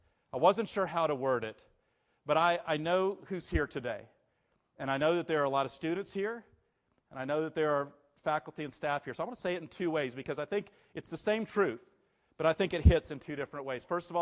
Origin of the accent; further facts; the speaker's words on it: Huntington, West Virginia, United States; I'm from Huntington. It's beyond us.